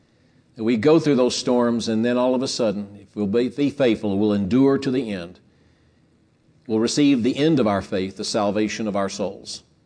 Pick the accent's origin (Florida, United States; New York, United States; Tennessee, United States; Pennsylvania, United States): Tennessee, United States; if you think of what happened last Tuesday with the tornadoes that were in Tennessee, my home state